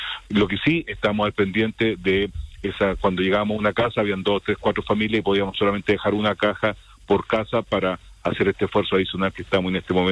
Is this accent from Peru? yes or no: no; Pedro Aguirre Cerda, Santiago Metropolitan Region, Chile; Pero yo que así me crié y vivo en Pedro Aguirre Cerda